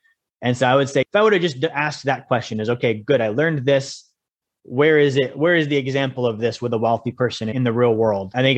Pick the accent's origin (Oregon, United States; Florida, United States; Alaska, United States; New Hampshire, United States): Alaska, United States; I grew up in Alaska. I'm a common sense guy.